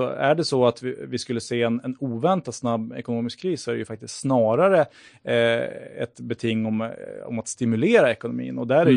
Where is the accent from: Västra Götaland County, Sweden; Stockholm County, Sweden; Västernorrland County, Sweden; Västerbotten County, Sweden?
Västernorrland County, Sweden; Örnsköldsvik; Vi är ju båda från Örnsköldsvik. Vi handlar ibland på samma Konsum.